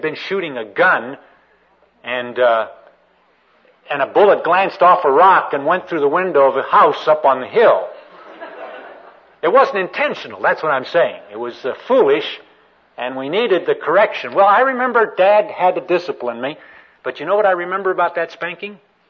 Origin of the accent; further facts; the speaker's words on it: Albuquerque, New Mexico, United States; born there; now in California, United States; We moved to California from Albuquerque, New Mexico. I was born down in Albuquerque, New Mexico.